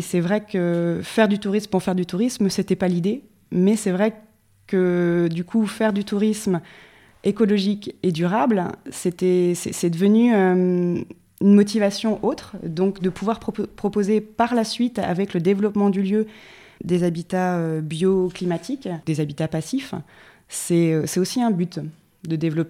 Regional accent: Nantes, Pays de la Loire, France; comme je vous ai dit, moi, je viens de Nantes

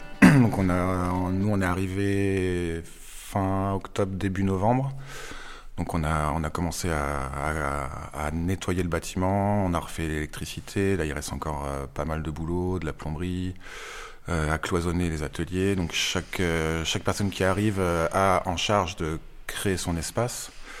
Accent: Aubusson, Nouvelle-Aquitaine, France; also born or lived in Bourganeuf / Felletin; Alors, je suis né à Bourganeuf, mais j'y suis juste né. Après, j'ai grandi vraiment à Aubusson, Felletin, sur ce territoire-là, quoi. Et je suis parti assez jeune, revenu il y a un peu plus de 10 ans

